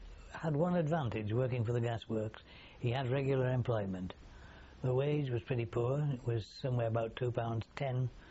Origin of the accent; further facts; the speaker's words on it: Norton, United Kingdom; born there; I was born in Norton, the Mount. It's on Brown Jug Bank, leading into Norton itself.